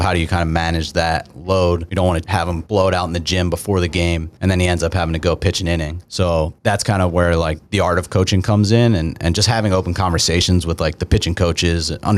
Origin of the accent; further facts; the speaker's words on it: Philadelphia, Pennsylvania, United States; I grew up in the Philly area. So, okay. Yeah, like born and raised. I was born in the city and then raised in the suburbs.